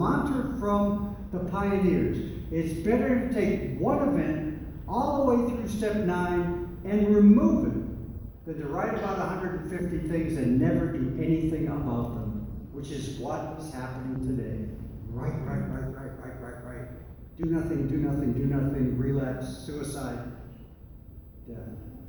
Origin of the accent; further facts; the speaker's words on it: Boston, Massachusetts, United States; I was raised in the Boston area.